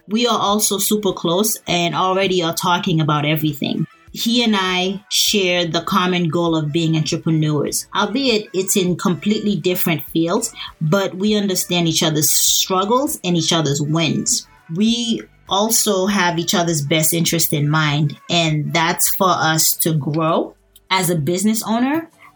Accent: New York, United States; accent: New York; So you can forget about all those gen eds, as my New York accent would allow me to do.

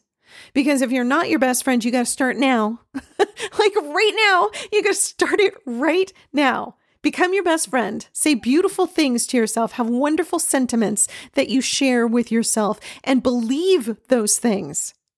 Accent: California, United States; I'm from California. Okay. So in Los Angeles, oh my gosh, there are a lot of egos there

